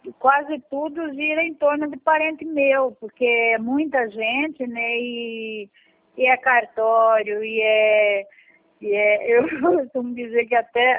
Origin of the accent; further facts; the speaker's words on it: Diamantino, Mato Grosso, Brazil; Eu sou de Diamantino.